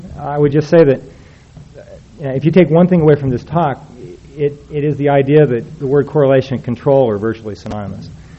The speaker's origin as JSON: {"language": "English", "town": "Salt Lake City", "region": "Utah", "country": "United States", "tie": "born or raised there", "said": "I mean, I grew up in Salt Lake."}